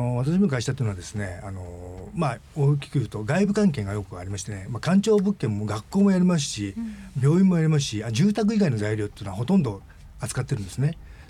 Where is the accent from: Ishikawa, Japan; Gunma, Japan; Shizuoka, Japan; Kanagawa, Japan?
Shizuoka, Japan; Ikawa; 井川出身なんですけどもね、島尻、そこに藩があったみたいなんですけどね、ただ本当にうちの一族だけでもですから、よく沖縄の人と間違えられることあるんですけどね。